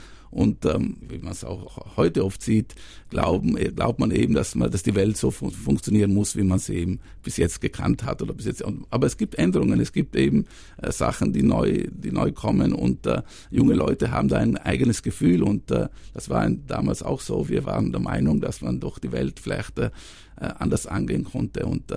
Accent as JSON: {"language": "German", "town": "Brixen", "region": "Trentino-Alto Adige", "country": "Italy", "tie": "born or raised there", "said": "Ich bin hier, es ist meine Heimat und ich fühle mich hier wohl und ich liebe die Berge, ich liebe das Land, ich liebe die Leute, ich liebe die Kultur."}